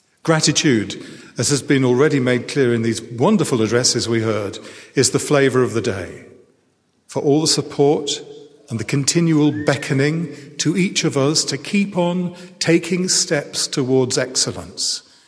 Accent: England, United Kingdom; As an Englishman, we don't use the word commencement.

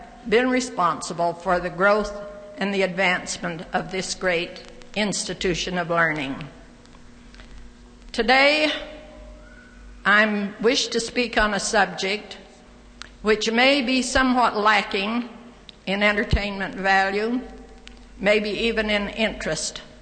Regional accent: Salt Lake City, Utah, United States; born there; If you notice, he said I was born in Salt Lake City, and he didn't say when.

